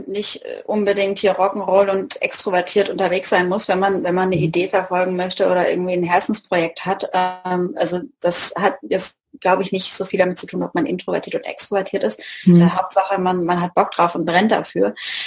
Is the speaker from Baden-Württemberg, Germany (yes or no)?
yes; Baden-Württemberg, Germany; Hier in der Gegend von Mannheim.